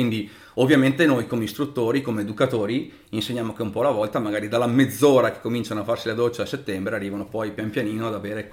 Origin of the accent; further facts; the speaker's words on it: Treviso, Veneto, Italy; Non vi nego che, ovviamente da trevigiano, mi emoziona ogni volta